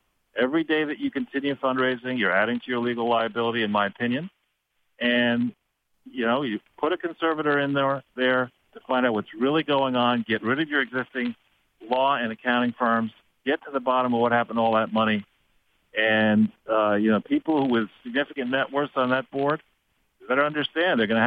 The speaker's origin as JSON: {"language": "English", "town": "Manhattan", "region": "New York", "country": "United States", "tie": "born or raised there", "said": "I was raised here in Manhattan"}